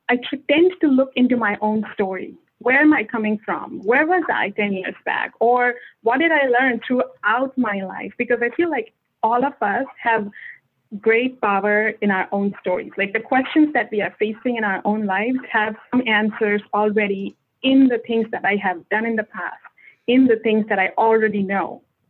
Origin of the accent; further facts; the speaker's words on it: India; English is a second language; moved away as an adult; now in North America; You know, I come from India. I moved to North America 5 years ago.